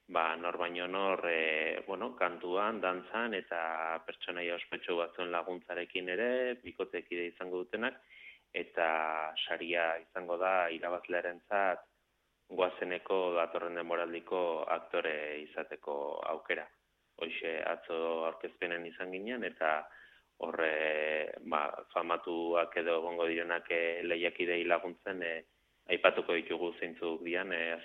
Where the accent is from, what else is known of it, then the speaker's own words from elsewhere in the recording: Basque Country, Spain; eta euskalduna naiz